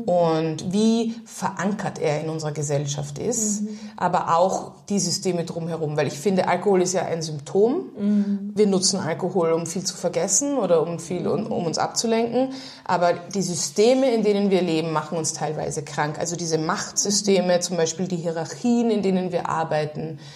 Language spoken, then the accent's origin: German; Hong Kong; weil ich bin ja in Hongkong aufgewachsen und da war ich auf einer hochdeutschen Schule